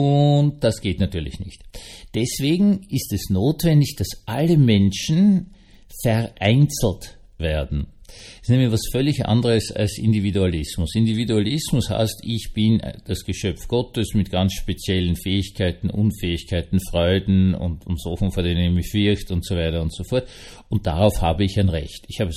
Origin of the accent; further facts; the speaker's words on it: Austria; Es ist eine besondere Lächerlichkeit als Österreicher, das zu sagen.